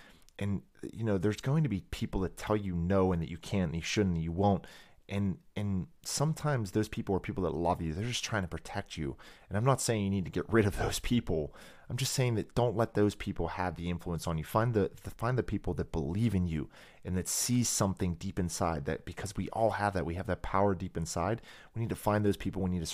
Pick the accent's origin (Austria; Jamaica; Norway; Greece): Austria; English is a second language; moved away as an adult; now in United States; It is true that I grew up in Austria without plumbing. It is true that I moved to America alone with just a gym bag.